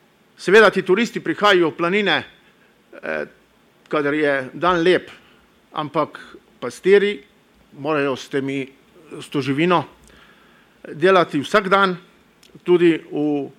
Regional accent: Gorizia, Slovenia; Jaz prihajam iz Tolminske, tam so še vedno žive visokohorske mlečne planine.

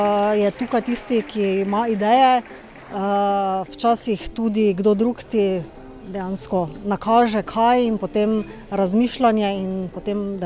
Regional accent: Styria, Slovenia; Avstrija, najbolj je Avstrija, ker prihajamo iz Štajerske, je dansko Avstrija nama najbližja

